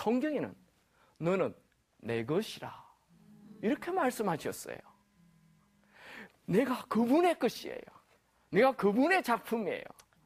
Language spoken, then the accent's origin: Korean; Gyeongsang, South Korea; 제가 경상도 사람이거든요.